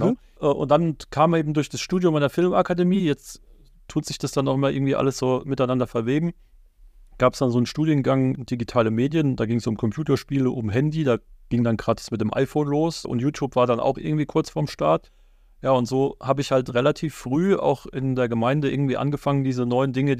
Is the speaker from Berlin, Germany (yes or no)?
no; Weinheim, Baden-Württemberg, Germany; also bin aus Weinheim, falls das vorhin noch nicht Thema war